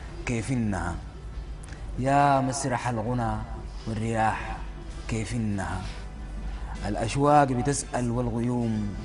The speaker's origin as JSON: {"language": "Arabic", "country": "Sudan", "said": "ونحن كسودانيين لما نعز الزول"}